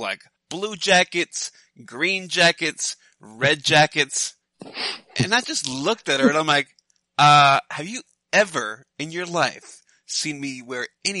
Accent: New York, United States; I grew up in New York, so I'm used to the cold.

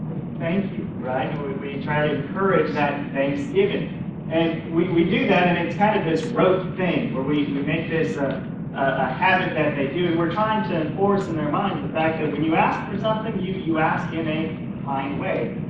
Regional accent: California, United States; Yeah, but I was born in California. I grew up where it was sunshine all the time.

